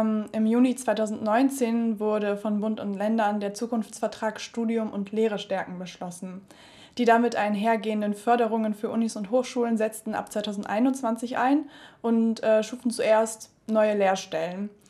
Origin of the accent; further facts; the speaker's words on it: Düsseldorf, North Rhine-Westphalia, Germany; In Düsseldorf.